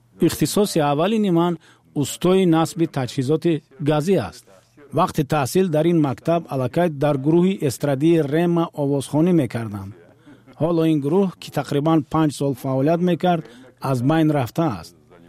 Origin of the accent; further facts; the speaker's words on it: Regar, Tajikistan; also born or lived in Molotovabad; حدود 5 سال کودکیم در مولوتاو آباد گذشت و بعدتر به ریگر کوچ بستیم. در تاجیکستان 4 شهر بود